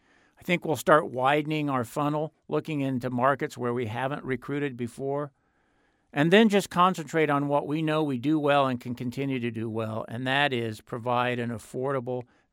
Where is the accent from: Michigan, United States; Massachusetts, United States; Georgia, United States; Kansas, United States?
Kansas, United States; now in Ohio, United States; Look, I grew up in Kansas, and the nearest university from where I was, public university, was miles and miles away.